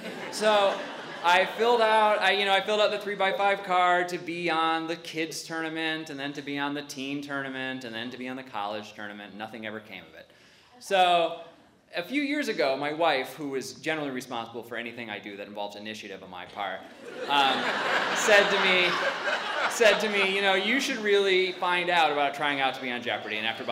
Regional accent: Buffalo, New York, United States; born there; So I was not born in Kiev. I was born in Buffalo. Yeah, Buffalo, you notice we don't live there now.

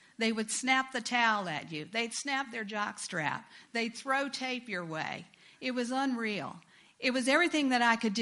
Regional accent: Jacksonville, Florida, United States; once I was an intern in Jacksonville, Florida, my hometown

